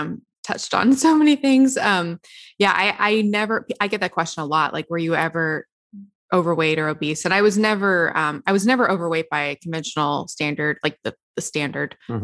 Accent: the South, United States; now in Los Angeles, United States; Yeah, I was raised in the South, moved to LA.

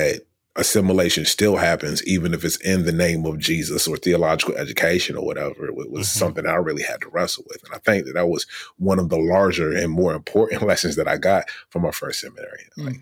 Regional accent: Richmond, Virginia, United States; born or raised there

